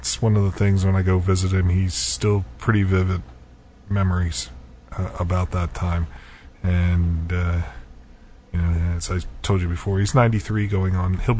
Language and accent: English; Pennsylvania, United States; I can't say I grew up in Boston. I grew up in outside of Philadelphia, but we heard about Boston. Of course, now that I've been up here for just about 20 years